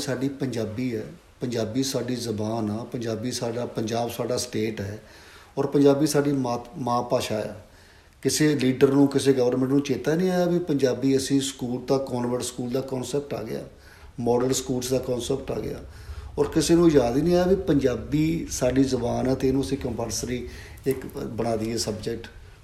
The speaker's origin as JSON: {"language": "Punjabi", "town": "Nur Mahal", "region": "Punjab", "country": "India", "tie": "born or raised there", "said": "ਅਸੀਂ ਪਿੰਡ ਦੇ ਸਕੂਲ 'ਚ ਹੀ ਪੜ੍ਹੇ ਹਾਂ, ਨੂਰ ਮਹਿਲ ਸਾਡਾ ਪਿੰਡ ਚੀਮਾ ਜੀ ਮੇਰਾ ਨੂਰ ਮਹਿਲ ਦੇ ਨਾਲ"}